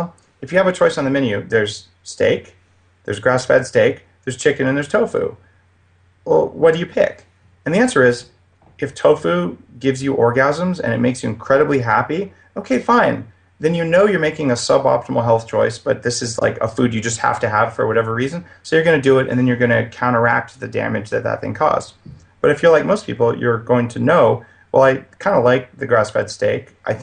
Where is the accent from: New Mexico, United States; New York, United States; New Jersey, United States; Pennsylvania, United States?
New Mexico, United States; You know, I grew up in New Mexico, and we didn't eat that stuff.